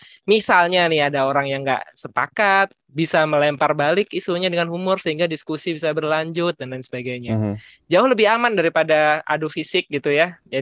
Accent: Indonesia; Saya dari Indonesia

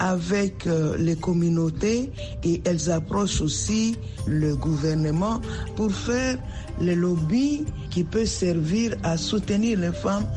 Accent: DR Congo; Je viens de la République démocratique du Congo.

